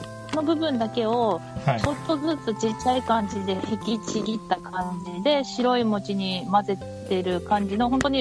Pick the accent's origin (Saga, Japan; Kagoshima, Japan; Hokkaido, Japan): Hokkaido, Japan; 私は北海道出身だから